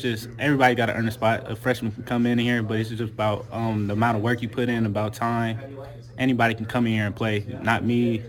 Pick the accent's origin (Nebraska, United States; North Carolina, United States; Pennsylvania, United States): Nebraska, United States; Omaha; Omaha, Nebraska.